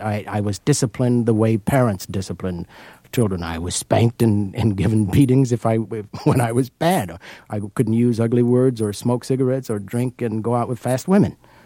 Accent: Sheffield, Alabama, United States; the sound of a great contralto in my hometown of Sheffield, Alabama, named

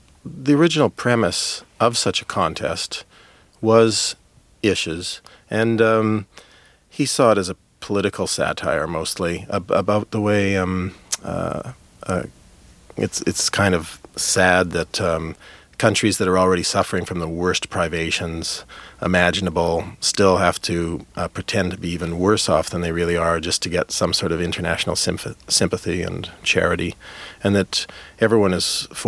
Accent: Winnipeg, Manitoba, Canada; most of them live in my hometown of Winnipeg

